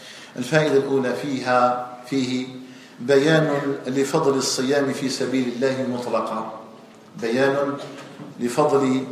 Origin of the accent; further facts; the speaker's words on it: Algeria; أن يجعل بلدنا الجزائر آمنا مطمئنا